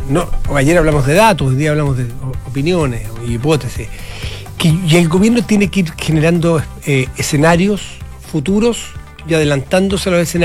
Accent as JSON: {"language": "Spanish", "country": "Chile", "said": "somos chilenos"}